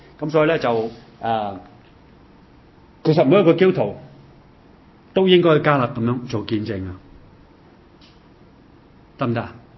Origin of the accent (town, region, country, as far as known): China